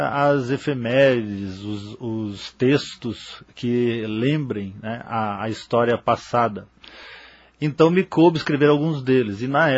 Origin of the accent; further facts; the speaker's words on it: Foz do Iguaçu, Paraná, Brazil; Eu vim para cá muito criança. Então eu sou de Paranavaí por nascimento. Mas cresci toda a minha existência aqui nas Gêmeas do Iguaçu.